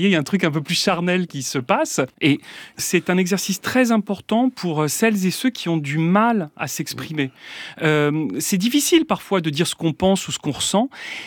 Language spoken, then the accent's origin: French; Provence-Alpes-Côte d'Azur, France; l'arrière-pays provençal, qui est mon pays d'origine et que j'adore.